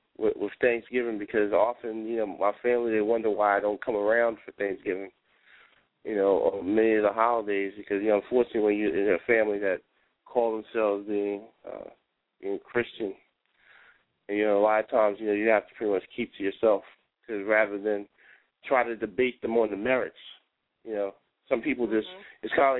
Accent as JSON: {"language": "English", "town": "New York City", "region": "New York", "country": "United States", "tie": "born or raised there", "said": "I grew up in the South Bronx, so the schools weren't always the best."}